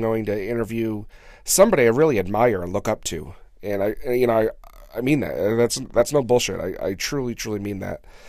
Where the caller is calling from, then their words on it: United States; So we're right in between Worcester, Mass. And Providence, Rhode Island.